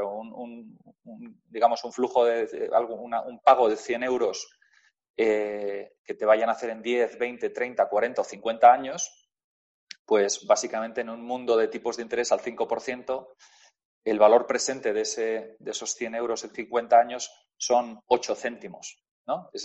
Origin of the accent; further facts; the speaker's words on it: Spain; Como españoles